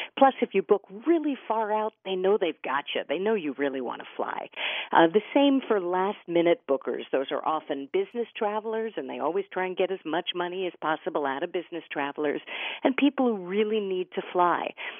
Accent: New York City, New York, United States; write the New York City book, Fromer's Easy Guide to New York, and I'm in this ongoing love affair with my hometown.

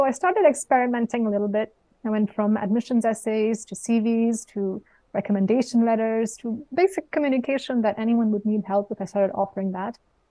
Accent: Suriname; moved away as an adult; also born or lived in England; I grew up in South America. I'm of Indian heritage. I grew up in a small former Dutch colony called Suriname. And I spent 27 years there. And when I turned 28, I decided to go for a master's degree in England.

